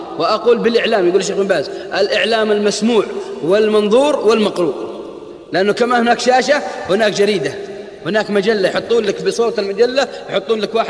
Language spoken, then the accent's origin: Arabic; Al-Qassim, Saudi Arabia; أنا ماني من ديرتها وهي مين من ديرتي، هي في الرياض أنا في القصيم